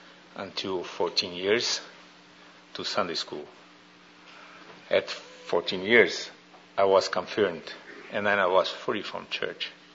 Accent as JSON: {"language": "English", "region": "South Region", "country": "Brazil", "tie": "born or raised there", "second_language": "English", "said": "south of Brazil. My family has German background. This is the reason of my accent, curious accent. And they are Lutherans. And I was raised also up in the environment of the Lutheran Church."}